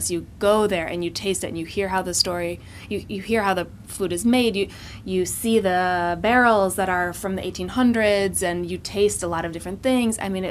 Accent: Ann Arbor, Michigan, United States; So I'm from Ann Arbor, Michigan.

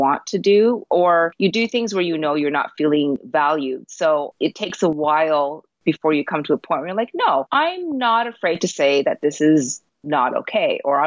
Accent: Nova Scotia, Canada; also born or lived in Taiwan; I was born in Taiwan, but my parents moved to Nova Scotia when I was about a year old. So I grew up on the East Coast.

